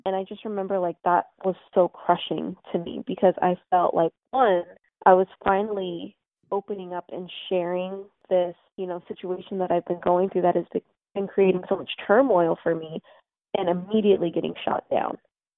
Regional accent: California, United States; They lived in the South and we were born and raised in California.

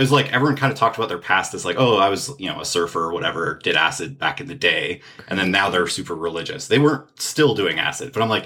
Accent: Santa Cruz, California, United States; so I grew up in Santa Cruz. So Santa Cruz is like a, you know, there's a major university there.

